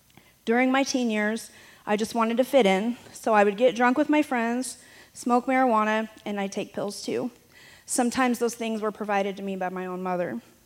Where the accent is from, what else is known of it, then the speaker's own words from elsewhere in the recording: South Bend, Indiana, United States; I'm currently a resident at the House of Grace in Rensselaer, but I grew up in South Bend.